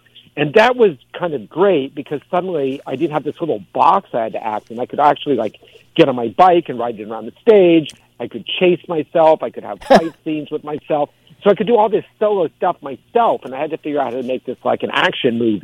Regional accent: San Francisco Bay Area, California, United States; Well, I was only 10 at the time, and although I'm local, like you, I grew up in the Bay Area

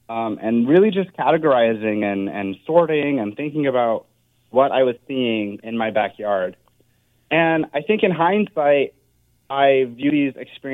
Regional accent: Durham, North Carolina, United States; I would say, so I grew up in Durham, North Carolina.

